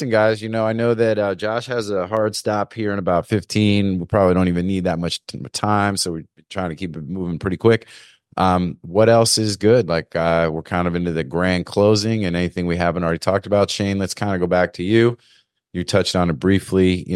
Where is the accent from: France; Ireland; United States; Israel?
United States; Pennsylvania; we used to have them around the lake where I grew up in Pennsylvania, and they cleared a lot of them for, lake houses and things